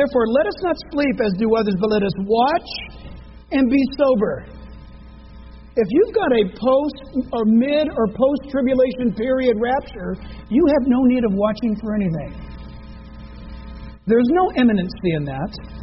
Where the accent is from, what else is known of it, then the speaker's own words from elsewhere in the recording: California, United States; Hey, I'm from California. I'm in Texas. I'm a long way from home.